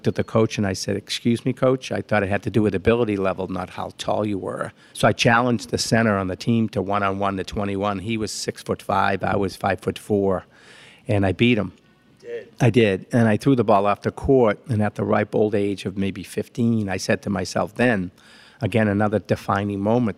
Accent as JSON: {"language": "English", "town": "Medford", "region": "Massachusetts", "country": "United States", "tie": "born or raised there", "said": "When I was a young boy growing up not too far from Boston in my hometown of Medford, Mass., I wanted to be one thing only"}